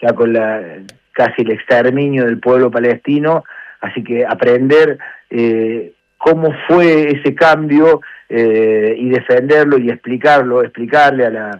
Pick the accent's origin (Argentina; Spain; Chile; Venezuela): Argentina; hoy sus descendientes somos argentinos y esos beneficios los tenemos como argentinos